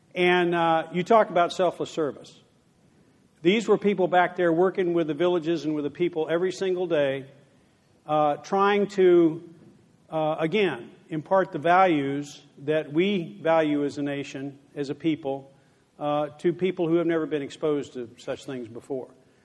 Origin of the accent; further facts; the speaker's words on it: Paris, Texas, United States; General Russ, sir, I'm from Paris, Texas.